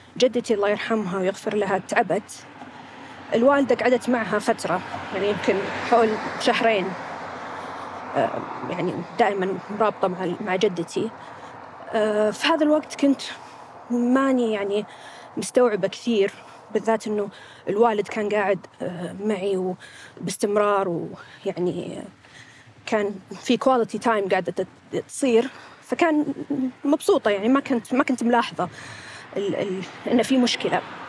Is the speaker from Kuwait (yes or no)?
yes; Kuwait; طفولتي كانت في الكويت. أنا من طفولتي يعني كنت حافظة أني أنا من السعودية، ما أعرف كثير عن السعودية ولا أعرف كثير عن الرياض